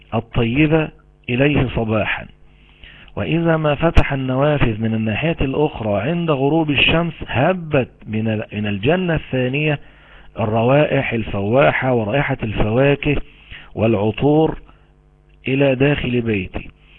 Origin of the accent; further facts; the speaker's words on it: Egypt; زي عندنا في مصر ما يشبه القناطر الخيرية كده